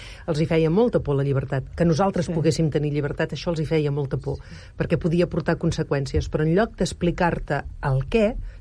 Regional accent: Catalonia, Spain; Som catalans, estem acostumats.

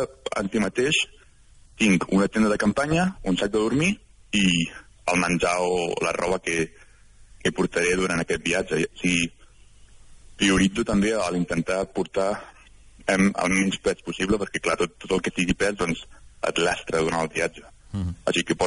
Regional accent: Canet de Mar, Catalonia, Spain; now in London, United Kingdom; connectar on visc ara, que és Londres, fins connectar-ho amb el meu poble, que és Canet de Mar

